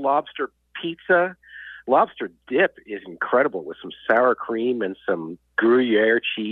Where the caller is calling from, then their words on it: Maine, United States; I am lucky to live on the beautiful coast of Maine.